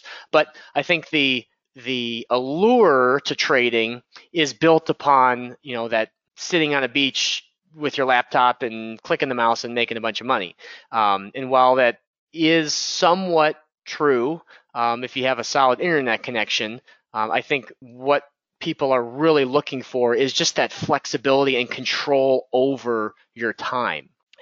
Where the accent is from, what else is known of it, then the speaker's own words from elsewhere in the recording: Illinois, United States; I grew up in the Chicagoland area